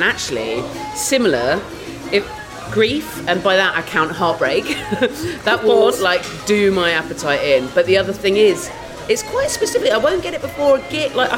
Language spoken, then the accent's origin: English; South West England, United Kingdom; I grew up in Dorset